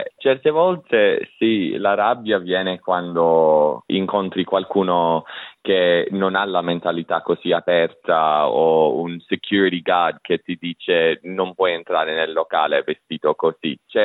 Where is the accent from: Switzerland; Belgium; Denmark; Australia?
Australia; nella mia vita, crescendo, essere diverso in Australia, ma molto diverso